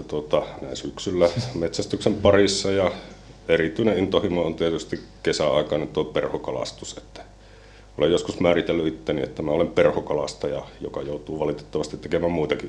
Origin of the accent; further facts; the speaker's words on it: Taivalkoski, North Ostrobothnia, Finland; kotipaikka on tosiaan edelleenkin tuolla Taivalkoskella Päätalon maisemissa ja maaseudulta olen kotoisin, maatilan poikia